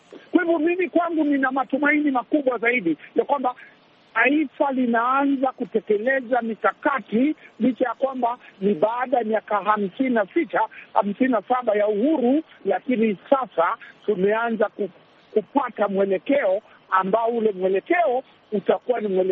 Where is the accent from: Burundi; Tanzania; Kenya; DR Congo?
Kenya; Nyamira County; ninatoka sehemu za Nyamira pande ya Kisii kule Nyanza